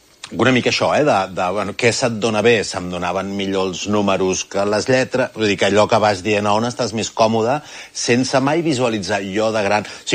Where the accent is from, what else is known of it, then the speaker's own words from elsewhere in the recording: Barcelona, Catalonia, Spain; vaig néixer a la Clínica Adrià, que és una clínica que està a és la zona de Sarrià-Sant Gervasi.